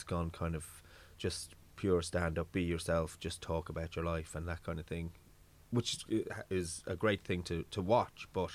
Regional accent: London, United Kingdom; accent: London; now in Ireland; It was probably because I grew up in England and then I came to Ireland and I probably feel like a fake...

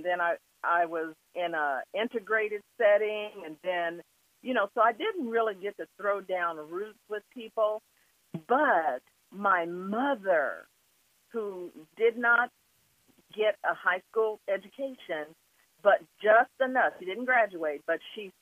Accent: Wichita, Kansas, United States; I was at that age, 3 years old and growing up in Wichita

